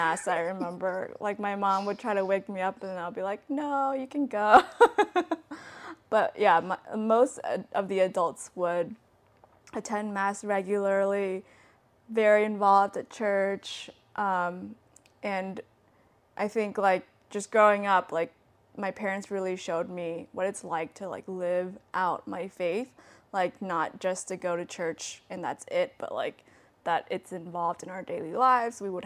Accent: Georgia, United States; I grew up in Georgia, so every house has an American flag outside of it.

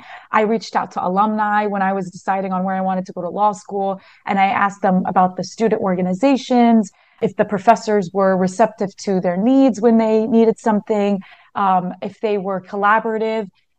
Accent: Baltimore, Maryland, United States; And I grew up in Baltimore, and the Egyptian community there, there's a community there, but it's not as big as other places in the country.

